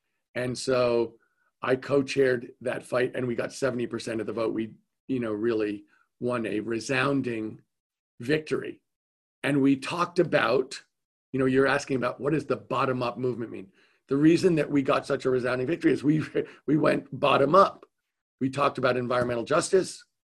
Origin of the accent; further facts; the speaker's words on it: California, United States; a proposition in my home state of California.